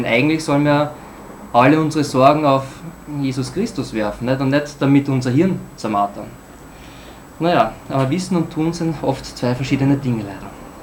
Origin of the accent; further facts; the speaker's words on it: Burgenland, Austria; Also, als Burgenländer ist mir das einfach viel zu grau, die Menschen sind oft schlecht aufgelegt